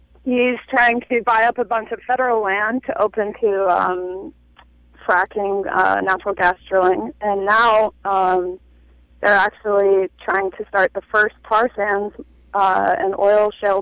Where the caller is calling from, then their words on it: Salt Lake City, Utah, United States; Hey, you guys. I am actually visiting from Utah.